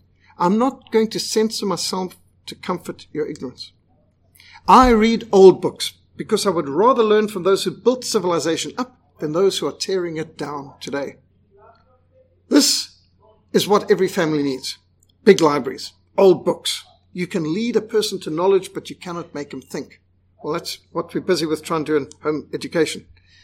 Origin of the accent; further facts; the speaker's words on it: Zimbabwe; I was brought up in Rhodesia.